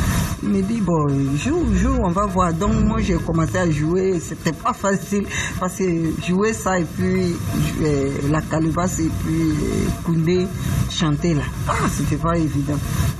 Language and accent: French; Abidjan, Côte d’Ivoire; born there; Je suis né à Abidjan, mais je peux dire que j'ai grandi ici, chez ma grand-mère. Voilà, depuis l'âge de 5 ans, puis je suis venu chez ma grand-mère.